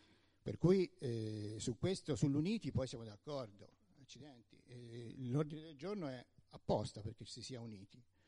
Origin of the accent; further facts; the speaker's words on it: Peccioli, Tuscany, Italy; io vengo da Peccioli, potrei fare la stessa operazione, nel senso, siamo comuni piccoli